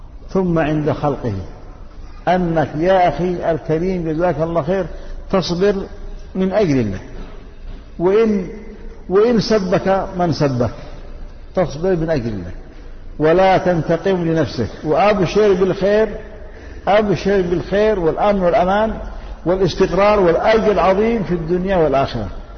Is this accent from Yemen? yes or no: yes; Yemen; جاءت فتن عندنا في اليمن كثيرة